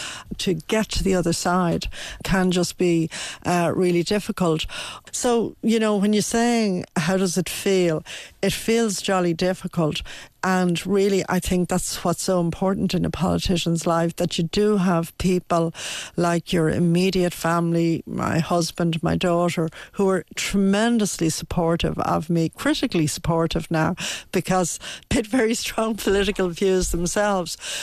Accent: Dublin, Leinster, Ireland; where I grew up in Dublin

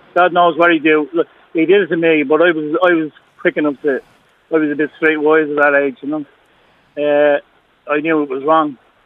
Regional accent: Donnycarney, Leinster, Ireland; born there; Well, I was born in Dunnycarney, not far from you

